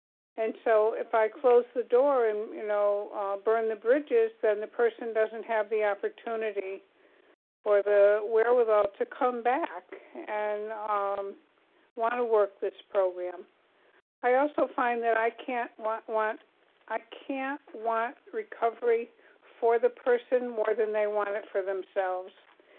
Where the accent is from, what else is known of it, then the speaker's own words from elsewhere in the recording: Connecticut, United States; I'm from Connecticut.